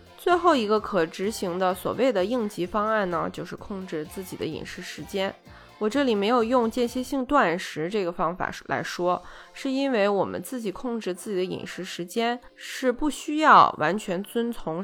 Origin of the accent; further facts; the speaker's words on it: China; 我们中国人吃饭基本上都是在大盘子里面一起夹菜吃